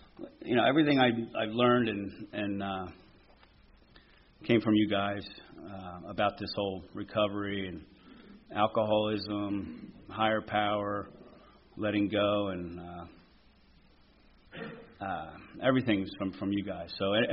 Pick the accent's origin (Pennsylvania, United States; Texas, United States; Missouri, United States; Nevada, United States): Pennsylvania, United States; Colmar; also born or lived in Mount Airy; I have three older sisters. And our family, I grew up in Colmar. We moved from, born in Mount Airy, and then moved up for whatever reasons. My dad was a roofer.